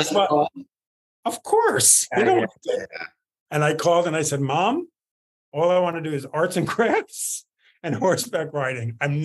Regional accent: New York, United States; I grew up in New York, so the Catskill summer camp.

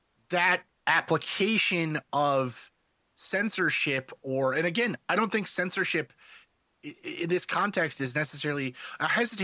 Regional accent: South Africa; also born or lived in Canada; now in United States; We live in America, even though I'm a Canadian originally from South Africa.

